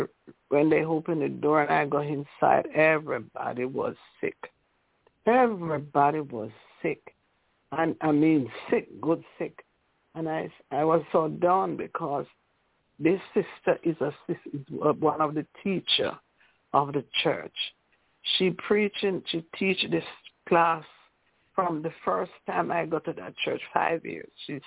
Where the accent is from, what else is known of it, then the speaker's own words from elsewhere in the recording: Illinois, United States; I'm from Illinois, and I'm saying happy Sabbath to everyone.